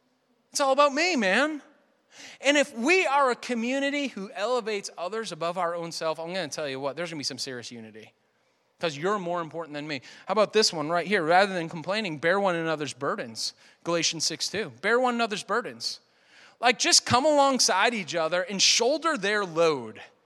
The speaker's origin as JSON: {"language": "English", "region": "Northeast", "country": "United States", "tie": "born or raised there", "said": "So it's kind of like I grew up in the Northeast, kind of close to Canada"}